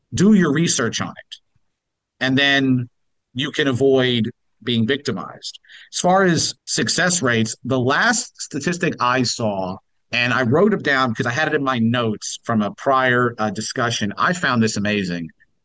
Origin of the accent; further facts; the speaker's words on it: Canada; as a Canadian